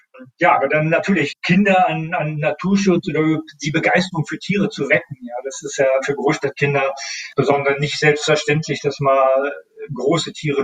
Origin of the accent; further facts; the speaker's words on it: Northern Germany, Germany; ich komme aus Norddeutschland